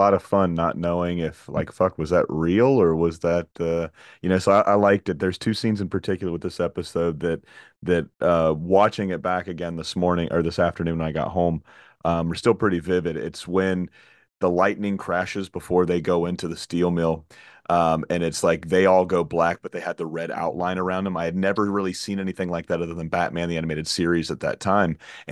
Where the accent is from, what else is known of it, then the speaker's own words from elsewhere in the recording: Florida, United States; I'm from Florida. It's 107 degrees outside right now with the heat index. Mosquitoes all over. It's miserably humid, right?